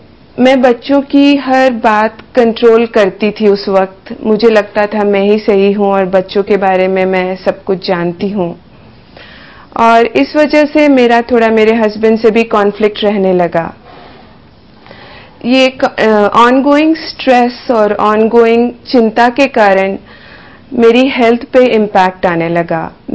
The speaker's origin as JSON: {"language": "Hindi", "town": "Indore", "region": "Madhya Pradesh", "country": "India", "tie": "born or raised there", "also_born_or_lived": "Mumbai", "moved": "as an adult", "lives_now": "United States", "said": "मैं इंदौर शहर में पली बड़ी, लेकिन शादी के बाद मैं मुंबई चली गई। मुंबई में कुछ ही समय रही, उसके बाद मैं अपने हस्बैंड के साथ अमेरिका मूव हो गई।"}